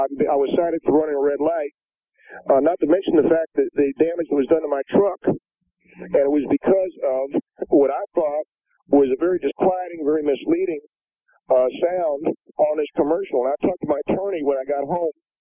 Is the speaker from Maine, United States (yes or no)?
no; Corona, California, United States